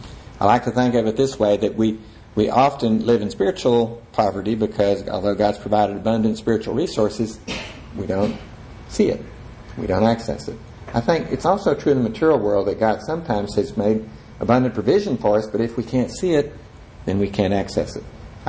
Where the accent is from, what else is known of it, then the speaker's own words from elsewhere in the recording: Corpus Christi, Texas, United States; I grew up in Corpus Christi, Texas. I never saw a coconut on a tree.